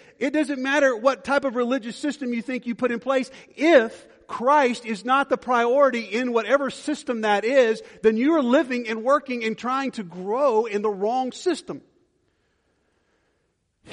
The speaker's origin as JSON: {"language": "English", "region": "Georgia", "country": "United States", "tie": "born or raised there", "said": "especially in the South where we live, and back over where I grew up in Georgia"}